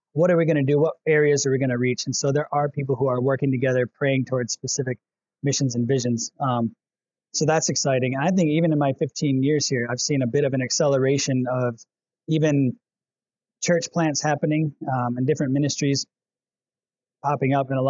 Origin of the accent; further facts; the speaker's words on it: Grand Rapids, Michigan, United States; So I'm from Grand Rapids, Michigan.